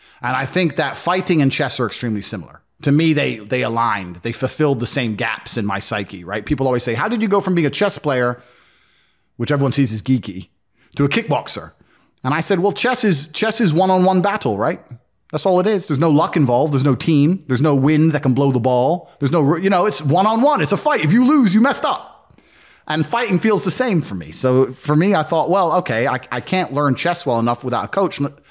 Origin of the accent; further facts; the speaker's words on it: Luton, East of England, United Kingdom; So from the age of 11, I grew up in Luton.